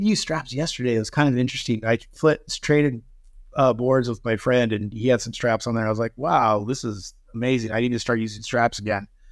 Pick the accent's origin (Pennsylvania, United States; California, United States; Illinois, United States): California, United States; San Clemente; a couple of my friends from San Clemente, like where I grew up in California